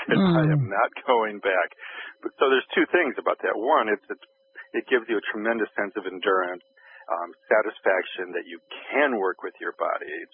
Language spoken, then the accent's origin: English; Detroit, Michigan, United States; No, but I loved Motown growing up in Detroit.